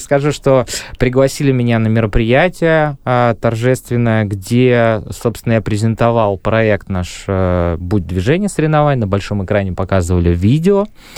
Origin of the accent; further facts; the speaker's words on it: Saint Petersburg, Russia; поскольку я здесь родился, это мой родной город, и я таким же маленьким ребенком был